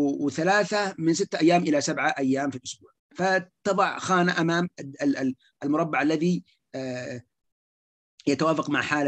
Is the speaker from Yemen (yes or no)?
no; Saudi Arabia; ومثلا عندنا في السعودية نحن تقريبا 4% اللي هو الاكتئاب